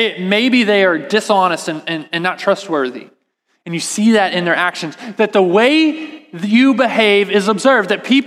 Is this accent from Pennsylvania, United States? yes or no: no; Texas, United States; I grew up in Texas, like I said last week, and so we listen to a lot of country music.